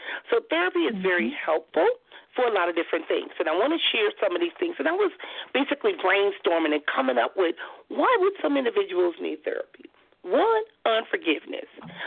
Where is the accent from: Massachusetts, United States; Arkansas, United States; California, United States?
California, United States; Compton; You know, like I said, growing up in Compton, we didn't know that these things even existed